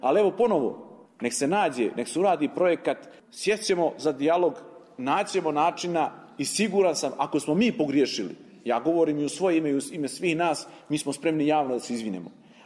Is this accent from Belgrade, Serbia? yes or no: no; Prijepolje, Zlatibor District, Serbia; Mi smo ekolozi iz Prijepolja, možda prvi koji su u svojoj opštini dobili batine